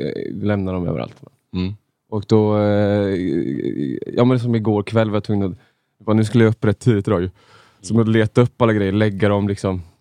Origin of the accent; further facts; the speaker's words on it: Uddevalla, Västra Götaland County, Sweden; moved away as an adult; Jag flyttade från Uddevalla direkt när jag var dagen efter gymnasiet.